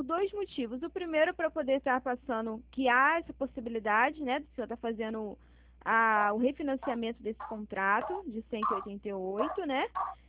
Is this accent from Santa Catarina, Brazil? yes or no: no; Rio de Janeiro, Brazil; eu sou de Bangu